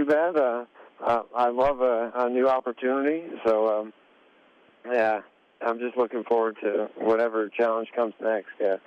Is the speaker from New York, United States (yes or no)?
yes; Lima, New York, United States; I am originally from Lima, New York.